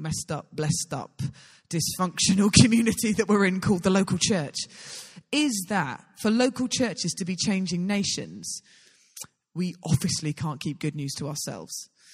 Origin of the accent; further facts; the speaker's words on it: York, Yorkshire and the Humber, United Kingdom; I'm from York, we've got a lovely stack load of students in my little church.